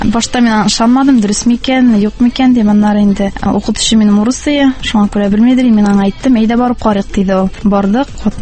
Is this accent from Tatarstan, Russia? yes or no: yes; Almetyevsk, Tatarstan, Russia; Әлмәт районы. Мин Әлмәттән үзем туыстым.